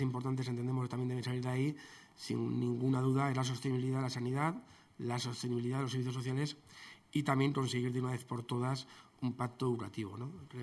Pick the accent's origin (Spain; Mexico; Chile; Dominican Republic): Spain; Aragon; Yo soy aragonés, he sido consejero del Gobierno de Aragón hasta hace poco tiempo